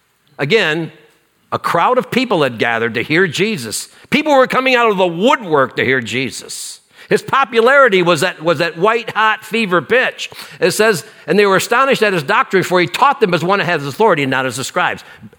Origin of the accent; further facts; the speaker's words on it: Missouri, United States; I'm from Missouri. Show me, the show me state, right?